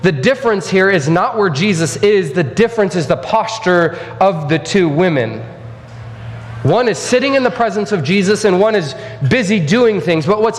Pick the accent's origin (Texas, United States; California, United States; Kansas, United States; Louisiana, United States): Texas, United States; I'm from Texas, so I might be a little bit biased